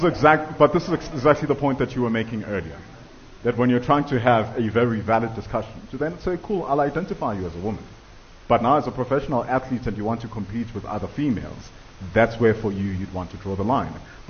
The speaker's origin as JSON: {"language": "English", "country": "South Africa", "said": "But in the South African context, I know that my accent is equated to my level of perceived intelligence in how it is that I command the English language."}